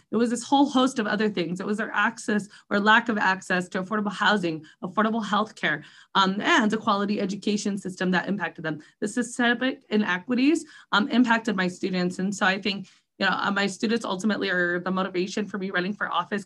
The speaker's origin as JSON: {"language": "English", "town": "Las Vegas", "region": "Nevada", "country": "United States", "tie": "born or raised there", "said": "I was born and raised in Las Vegas, and even more importantly for me, I was born and raised in the district that I actually currently represent."}